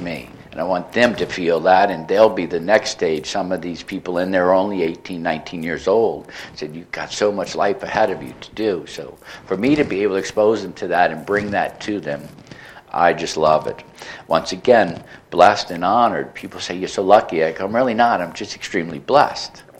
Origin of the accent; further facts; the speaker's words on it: New Orleans, Louisiana, United States; realizing that I had my own issues with treatment centers and stuff when I grew up in New Orleans, had gotten involved in a radical lifestyle